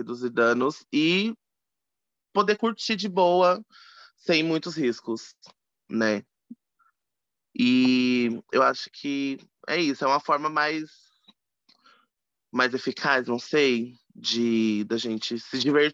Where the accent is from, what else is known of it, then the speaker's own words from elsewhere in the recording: São Paulo, Brazil; Sou uma travesti preta, 29 anos, sou aqui do Capão Redondo.